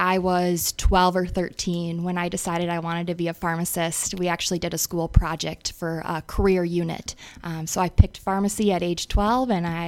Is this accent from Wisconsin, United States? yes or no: yes; Madison, Wisconsin, United States; So I'm from the Madison area, but I do have some extended family out here, so I've got some ties to this region.